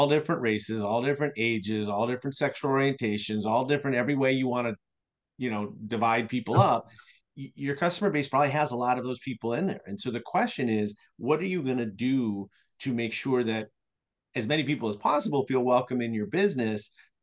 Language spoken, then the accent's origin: English; Chicago, Illinois, United States; And I'm from Chicago, and I had to learn pretty quickly. I mean, I know this growing up in Chicago